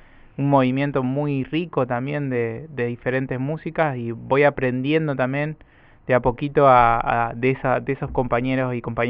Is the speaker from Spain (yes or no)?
no; La Paz, Entre Ríos, Argentina; born there; also born or lived in Paraná; now in Rosario, Argentina; Nací en La Paz, Entre Ríos. Viví mucho tiempo en Paraná después, me fui a estudiar ahí. Y ahora en Rosario hace 3 años ya.